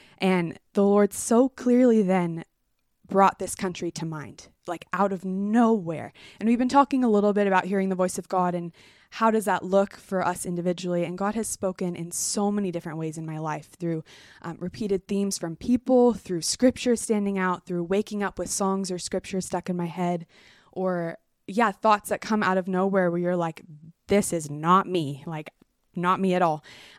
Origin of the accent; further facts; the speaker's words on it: Bozeman, Montana, United States; I am from Bozeman, Montana, as well as Tegan. Really fun. We grew up together, actually. But yeah, I was born and raised in Bozeman in a very Montana family.